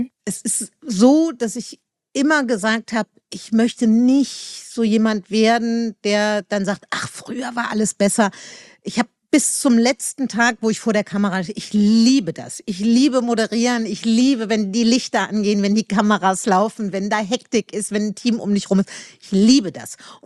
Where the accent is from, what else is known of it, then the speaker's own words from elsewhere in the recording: Meerbusch, North Rhine-Westphalia, Germany; now in Berlin, Germany; ich komme aus Meerbusch, das ist ein kleines Dorf in Nordrhein-Westfalen. Da ist alles ein bisschen langsamer und ruhiger und netter.